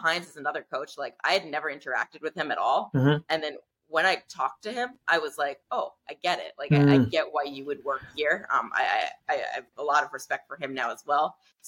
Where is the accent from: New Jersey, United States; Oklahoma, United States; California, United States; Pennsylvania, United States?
New Jersey, United States; I grew up in New Jersey, very old school Italian